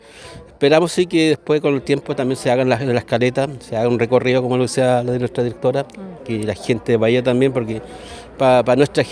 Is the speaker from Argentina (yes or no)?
yes; Gualeguay, Entre Ríos, Argentina; yo soy oriundo acá, nacido y criado.